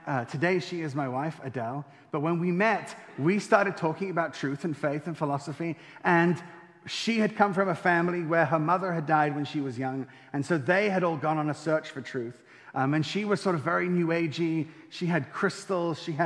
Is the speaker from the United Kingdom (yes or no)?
yes; England, United Kingdom; also born or lived in Israel / France; I am born to a Scottish father, a Moroccan Jewish mother. I was born in Israel. I was raised in England and in France.